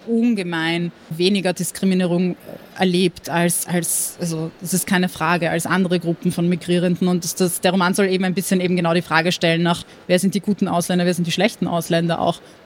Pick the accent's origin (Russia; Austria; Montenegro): Montenegro